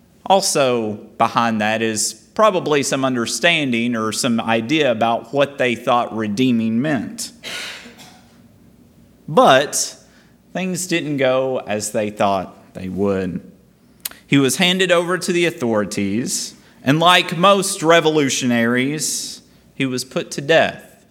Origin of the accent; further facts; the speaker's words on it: Nebo, Kentucky, United States; Cleopas, which sounds like he could be a guy from my hometown of Nebo, Kentucky.